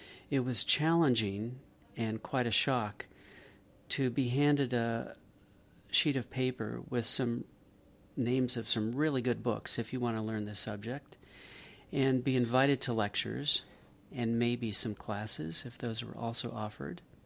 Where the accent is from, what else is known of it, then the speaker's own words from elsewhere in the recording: San Francisco, California, United States; Well, I'm really from the West Coast, so I'm from San Francisco.